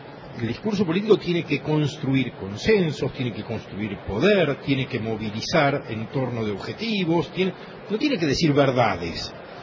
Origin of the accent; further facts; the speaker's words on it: Argentina; nosotros como argentinos